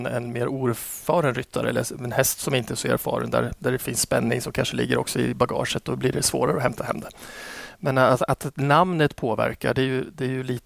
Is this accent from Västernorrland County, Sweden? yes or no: no; Östersund, Jämtland County, Sweden; Östersund.